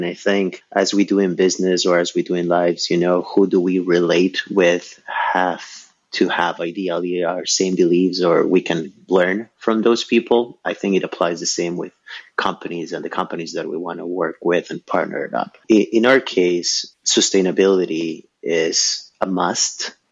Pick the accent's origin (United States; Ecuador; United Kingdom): Ecuador; When I was growing up in Ecuador, we almost don't have seasons, right? We're in the equator.